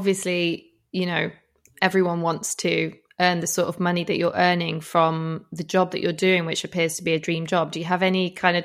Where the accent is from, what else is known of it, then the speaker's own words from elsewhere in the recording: Yorkshire and the Humber, United Kingdom; We're both from West Yorkshire, yes. Although you still live there and I sadly don't.